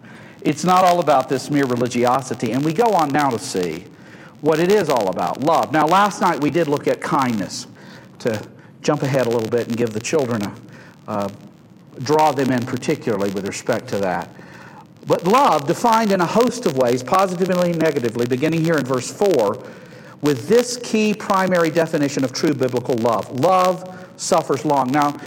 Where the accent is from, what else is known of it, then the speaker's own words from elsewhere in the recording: Chicago, Illinois, United States; I'm from Chicago.